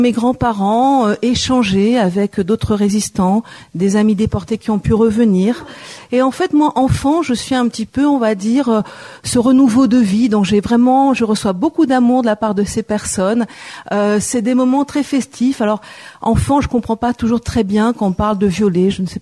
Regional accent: Lille, Hauts-de-France, France; born there; je suis à l'autre bout de la France, Hervé, puisque moi, je suis née à Lille en 74. J'ai toute une famille catalane par mon papa qui sont des résistants et résistantes communistes dans les Pyrénées-Orientales.

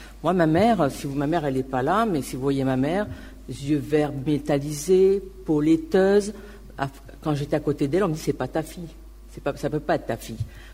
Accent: Toulouse, Occitanie, France; Non, mais moi, je suis toulousaine, je suis née à Toulouse.

